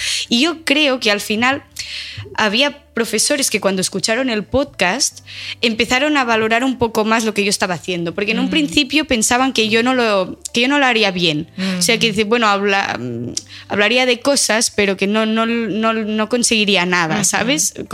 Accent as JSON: {"language": "Spanish", "town": "Girona", "region": "Catalonia", "country": "Spain", "tie": "born or raised there", "said": "yo, que soy de Girona, que he nacido en Girona, que no he estado, bueno, he visto mundo, pero no he estado un año viviendo fuera ni nada"}